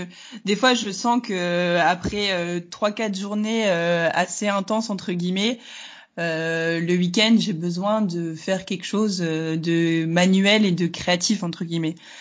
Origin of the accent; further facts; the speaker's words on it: Hauts-de-France, France; je viens des Hauts-de-France. Enfin, j'ai habité pendant 15, 20, ouais, presque 20 ans